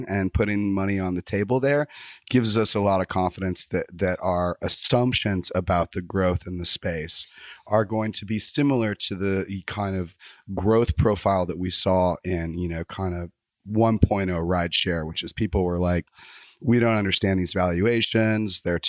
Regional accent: Texas, United States; just because I'm from Texas, I'm a very progressive person.

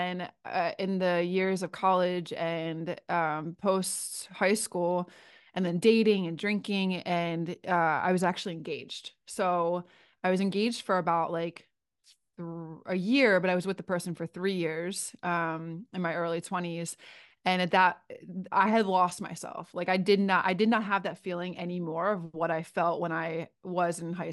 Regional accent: Philadelphia, Pennsylvania, United States; and then I'm from Philadelphia, represent. Go Philly.

